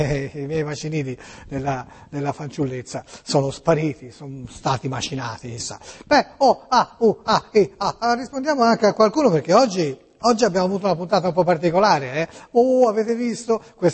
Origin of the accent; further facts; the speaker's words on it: Tuscany, Italy; Ora, ragazzi, siamo in Toscana, questa è Toscana TV, io sono toscano